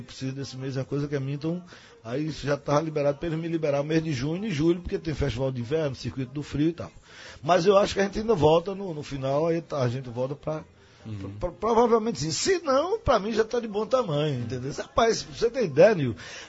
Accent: Pernambuco, Brazil; a minha infância toda foi no Pajéu. E depois São Francisco.

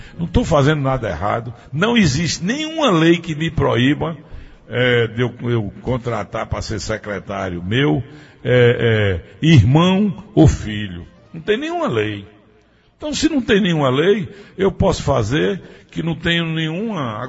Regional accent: Afogado, Pernambuco, Brazil; Todo mundo me conhece em Afogado, sabe onde eu nasci, sabe como eu me criei

